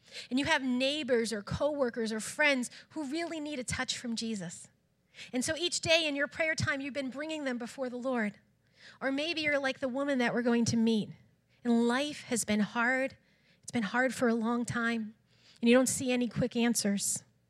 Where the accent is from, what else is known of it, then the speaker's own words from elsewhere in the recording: Lowell, Massachusetts, United States; I'm originally from Lowell, so I love Lowell. I'm excited to be back in this community.